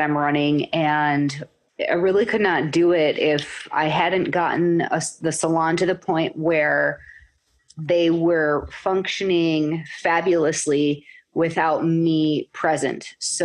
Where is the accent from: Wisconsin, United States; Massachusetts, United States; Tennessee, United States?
Wisconsin, United States; Madison; Well, I am from Madison, Wisconsin, and I have a few things going on all in the beauty industry.